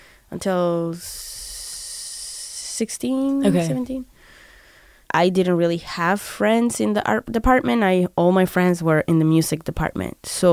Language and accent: English; Barranquilla, Atlántico, Colombia; when I was growing up in South America, I used to love like metal